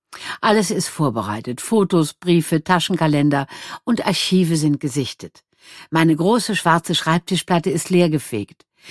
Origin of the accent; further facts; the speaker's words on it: Wuppertal, North Rhine-Westphalia, Germany; now in Cologne, Germany; Meine Heimatstadt Wuppertal, die nur 50 Kilometer entfernt liegt von Köln, wo ich seit 34 Jahren lebe. Das fränkische Dorf, in dem ich bei Kriegsende 6 Jahre lang evakuiert war.